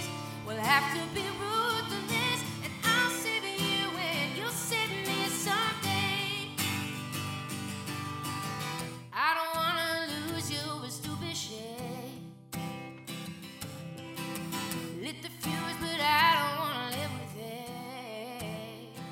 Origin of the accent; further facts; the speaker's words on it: Chicago, Illinois, United States; now in Nashville, United States; I grew up in Chicago, and I live in Nashville